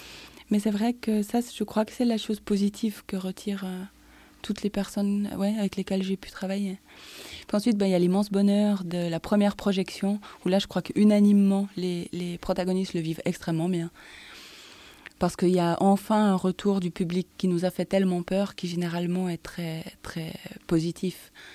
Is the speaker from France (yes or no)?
no; Fribourg, Switzerland; accent: Fribourg; j'ai un accent fribourgeois coupé au couteau, je sais pas m'exprimer.